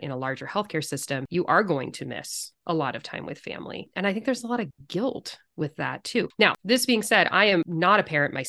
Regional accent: California, United States; also born or lived in Chicago, United States; now in Seattle, United States; And I grew up in California. And then I went out to Chicago for all my training and medical school and residency. And then I came back to the Pacific Northwest and I love it.

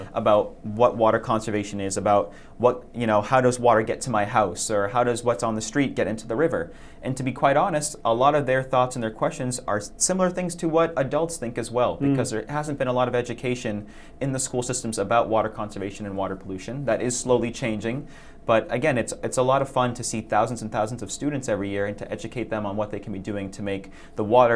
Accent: Sharon, Massachusetts, United States; I grew up in Sharon and now live in Braintree, so kind of all been in the southeast to Boston, Massachusetts area my entire life.

